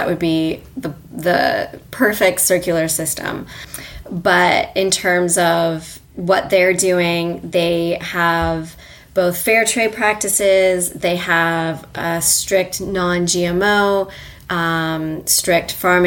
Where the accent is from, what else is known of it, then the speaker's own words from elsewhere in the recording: Toronto, Ontario, Canada; And I grew up in Toronto, Canada, where composting was the norm.